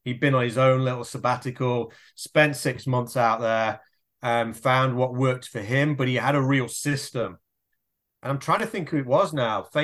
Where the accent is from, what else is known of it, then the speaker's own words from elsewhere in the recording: Derby, East Midlands, United Kingdom; I'm from Derby in the UK and it's a small city.